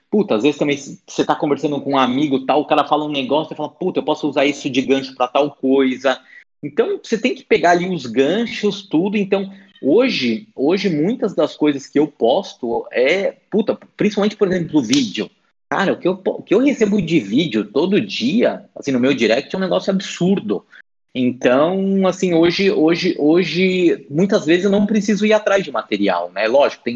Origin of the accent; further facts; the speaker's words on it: São Paulo, Brazil; Putz, é que eu sou de São Paulo, né? Sou paulistano aqui, da cidade mesmo de São Paulo.